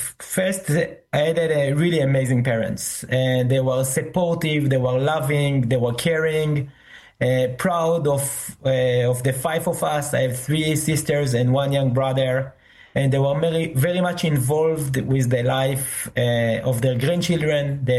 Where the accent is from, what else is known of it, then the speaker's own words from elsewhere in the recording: Binyamina, Haifa District, Israel; Binyamina, in my hometown, in my home, yes.